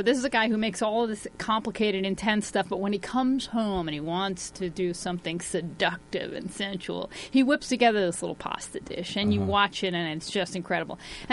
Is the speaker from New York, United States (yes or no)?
yes; New York, United States; I grew up on Long Island, we were near Deer Park, and there was a lot of Italian food manufacturers there.